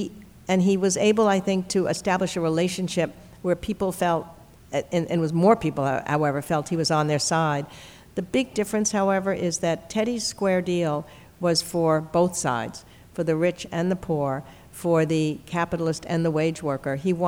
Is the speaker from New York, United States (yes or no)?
yes; New York, United States; the owner of the old Brooklyn Dodgers, who had moved them, taken them away from us growing up in New York to Los Angeles